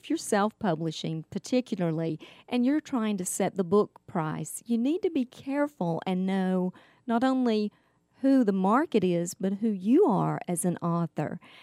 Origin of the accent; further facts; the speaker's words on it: North Carolina, United States; I was on tour with … in my home state of North Carolina.